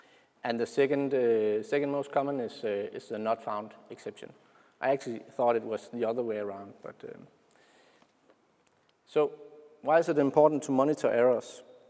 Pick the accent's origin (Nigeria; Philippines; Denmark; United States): Denmark; English is a second language; I'm from Denmark, so that's the reason for the weird accent.